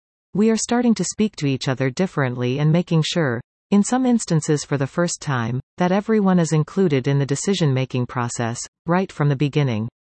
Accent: British Columbia, Canada; I was born and raised in the Cowichan Valley.

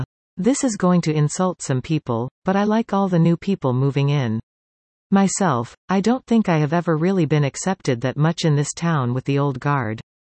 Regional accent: Vancouver, British Columbia, Canada; now in Squamish, Canada; I had friends living in Squamish that I grew up with in Kitsilano, and they were aware of these two muggings.

